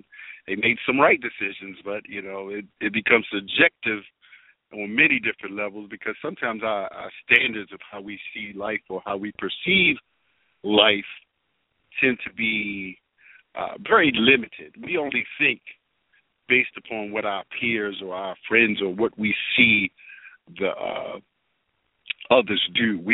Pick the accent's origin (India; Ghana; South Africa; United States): United States; Baltimore, Maryland; And so, and I was born and raised in Baltimore, to make a long story short.